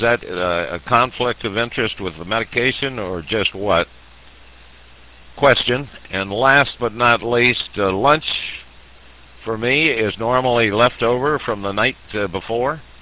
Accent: Hawaii, United States; born there; You know, I was born in the Hawaiian Islands, and if you have any Hawaiian blood in your system, you know all about rice

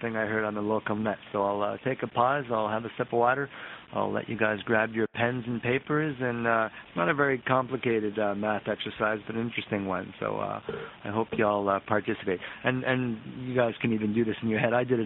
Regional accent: Canada; I want you guys to take Canada, of course, because I'm from Canada.

